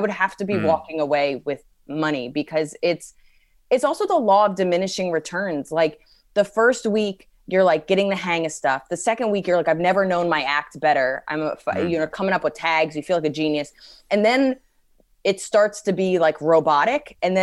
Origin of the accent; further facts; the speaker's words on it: United States; I think being an American, being a woman, having the few contacts and people know who I am